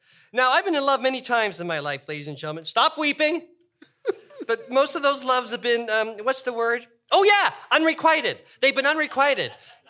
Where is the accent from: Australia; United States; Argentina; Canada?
Canada; Toronto, Ontario; I grew up in Toronto